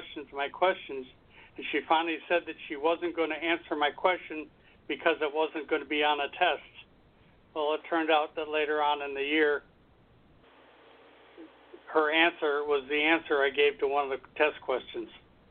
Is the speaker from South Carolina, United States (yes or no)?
no; Appleton, Wisconsin, United States; born there; I was born in Appleton, Wisconsin.